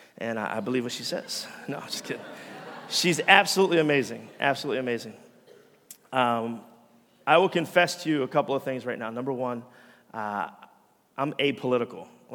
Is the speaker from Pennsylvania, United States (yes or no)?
yes; Philadelphia, Pennsylvania, United States; I'm a Raiders fan, but I'm from Philly, though.